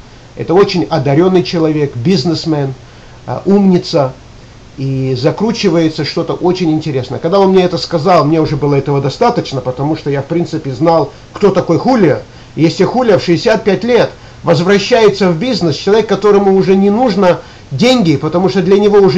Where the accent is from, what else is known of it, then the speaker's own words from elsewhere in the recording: Riga, Latvia; now in Philadelphia, United States; я сам родом из Риги. В Америке живу уже почти 33 года, живу в городе Филадельфии.